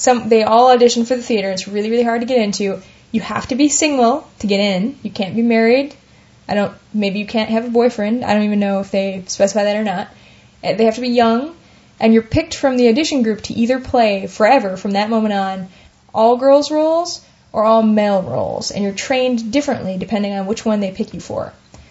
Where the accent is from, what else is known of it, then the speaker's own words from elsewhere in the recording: United States; And as an American, when I see a storyline like that, I just think, what a creepy stalker.